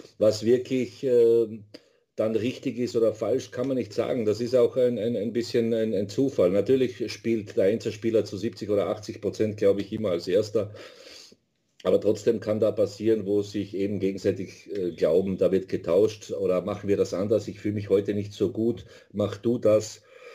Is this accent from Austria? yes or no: yes; Austria; ich bin patriotisch, ich bin Österreicher